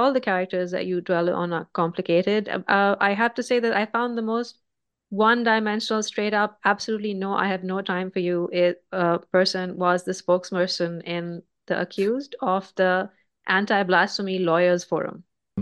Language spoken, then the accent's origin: English; Pakistan; as a Pakistani, I understood what he meant when he said there's no justice in Pakistan, right?